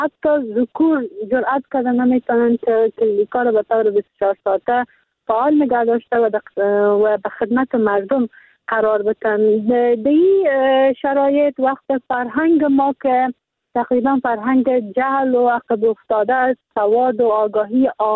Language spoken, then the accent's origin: Persian; Faryab, Afghanistan; در ولایت ما با 14 ولسوالی که ولایت فاریاب داره